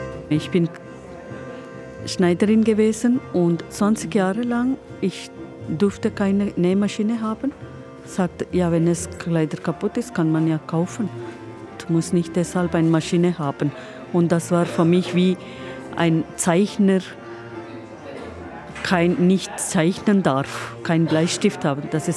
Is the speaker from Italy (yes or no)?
no; India; German is a second language; Ich werde nächsten Monat 53. Ich komme aus Indien.